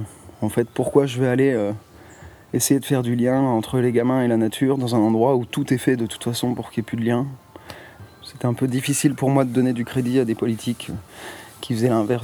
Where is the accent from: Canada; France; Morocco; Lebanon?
France; Hauts-de-France; now in Camarès, France; Alors moi, déjà, je suis du Nord-Pas-de-Calais. Et je suis arrivé ici en 2016, à Camarès.